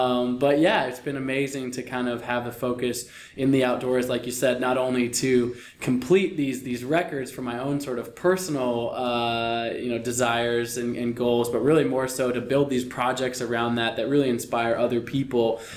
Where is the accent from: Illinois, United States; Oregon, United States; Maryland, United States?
Oregon, United States; Portland; You know, I grew up in Portland, Oregon, so I kind of grew up in a very community that embraces the outdoors, certainly.